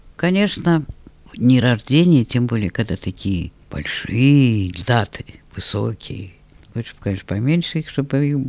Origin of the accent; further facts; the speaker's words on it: Moscow, Russia; born there; сыграть спектакли у себя на родине. Я рождена в Москве.